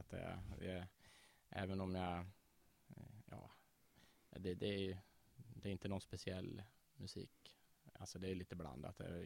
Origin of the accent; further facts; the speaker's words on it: Krylbo, Dalarna County, Sweden; moved away as an adult; now in Örebro, Sweden; Jag är Dalmas, jag är från Avesta, eller Krylbo rättare sagt. Mm. Det är ju 13-14 mil härifrån då.